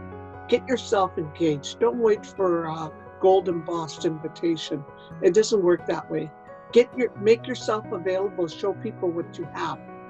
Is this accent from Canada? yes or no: yes; Northwest Territories, Canada; I am from the Northwest Territories in the Saugatuck region. I'm Dene, I'm Mountain Dene.